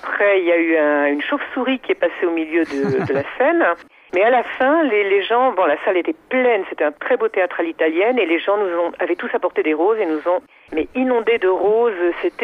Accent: France; ça parle déjà de ma nostalgie de la France, qui est mon pays culturellement le plus présent, puisque j'ai été élevée en France

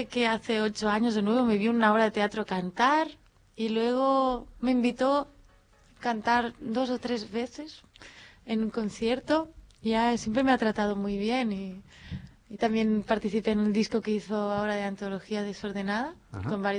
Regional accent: Palafrugell, Catalonia, Spain; De la ciudad, y también me gusta tener mi piedra en mi pueblo y mi árbol, y el caminar, el pasear.

